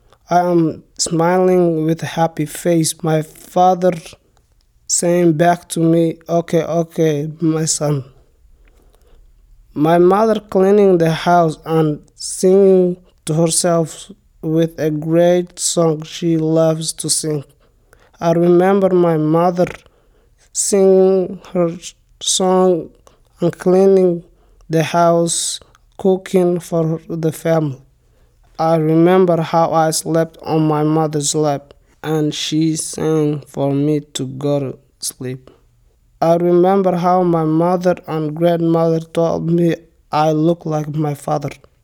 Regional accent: Somalia; I'm from Somalia.

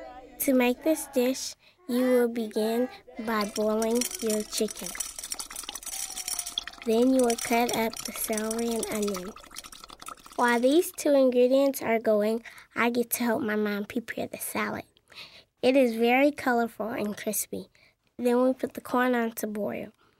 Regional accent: Oklahoma City, Oklahoma, United States; born there; I'm 9 years old. I was born in Oklahoma City.

